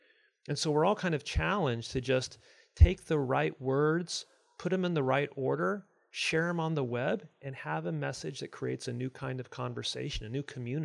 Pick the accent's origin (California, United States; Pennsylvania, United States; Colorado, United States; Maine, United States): California, United States; also born or lived in Illinois; Grew up in California, spent some time during high school years in Illinois, back to California for school